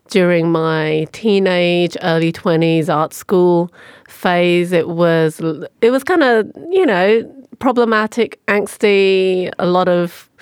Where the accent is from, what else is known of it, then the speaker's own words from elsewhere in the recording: England, United Kingdom; So when I was growing up in England, you know, it was a very homogenous small town outside of London and, you know, pretty conservative. And mine was only one of two Chinese families, I think, living there at the time.